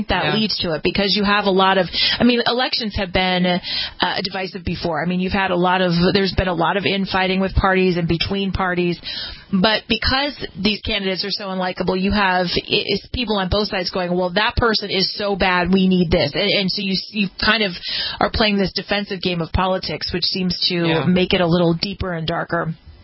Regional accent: California, United States; What's really surprising here is my home state of California, they picked Lifesavers

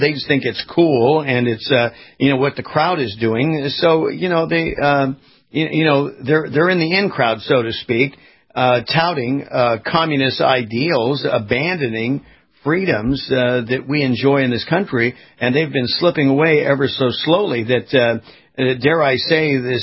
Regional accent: California, United States; Case in point, I was born and raised in California.

